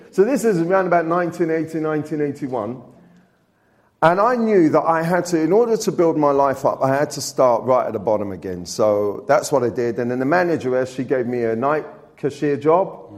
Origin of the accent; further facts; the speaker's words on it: Sheffield, Yorkshire and the Humber, United Kingdom; born there; you know, I was born in Sheffield.